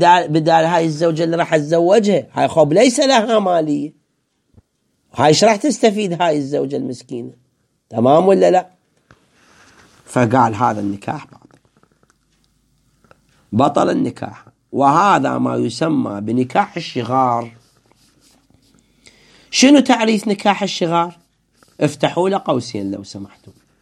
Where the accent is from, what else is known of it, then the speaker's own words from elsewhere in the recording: Iraq; يسموه عندنا بالعراق